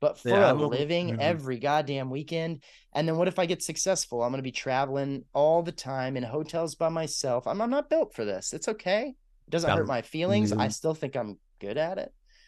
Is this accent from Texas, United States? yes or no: yes; Texas, United States; So I mean, I grew up in Texas. I have a very conservative family, but I have very progressive minded parents most part.